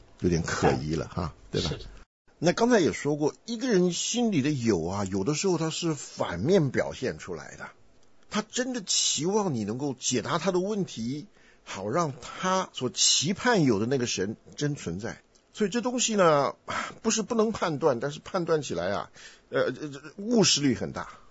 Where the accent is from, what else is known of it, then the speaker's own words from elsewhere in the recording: Taiwan; 那我是从台湾来的，我们台湾有台湾的辣味儿，但是跟正宗的四川的麻辣是味道不一样的